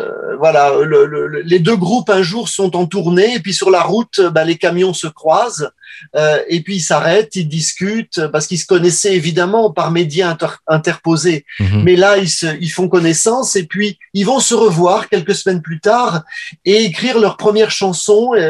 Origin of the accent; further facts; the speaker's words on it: Maubeuge, Hauts-de-France, France; Je suis né à la frontière belge, à Maubeuge